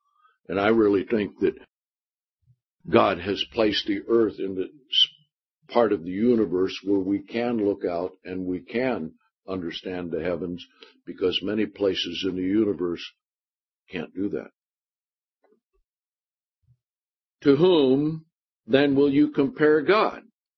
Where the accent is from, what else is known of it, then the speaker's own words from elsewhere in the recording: Washington, United States; I remember growing up in Washington, there were the Native Indians around there, and they always had these totem poles.